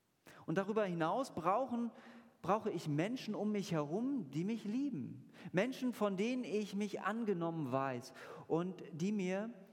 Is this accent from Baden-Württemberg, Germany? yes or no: no; Lübeck, Schleswig-Holstein, Germany; moved away; So habe ich ein Bild von meiner Kindheit in Lübeck und merke bei Besuchen, dass sich vieles doch verändert hat.